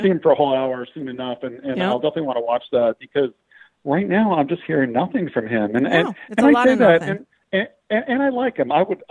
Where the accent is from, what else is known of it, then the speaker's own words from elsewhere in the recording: Philadelphia, Pennsylvania, United States; or, you know, in my hometown, Philadelphia.